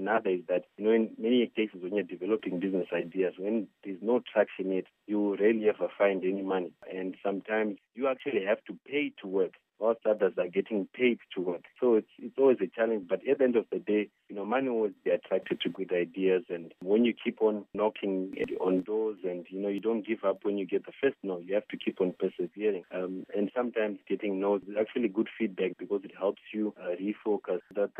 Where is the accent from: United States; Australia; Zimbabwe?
Zimbabwe; I grew up in Zimbabwe. My primary school was at Lewisham Primary School, secondary school was at Prince Edward.